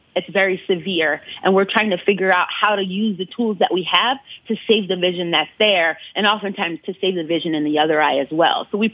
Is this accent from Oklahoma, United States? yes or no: no; Ann Arbor, Michigan, United States; I also come from an activist background, so I grew up in Ann Arbor, and I was on the Black Student Union there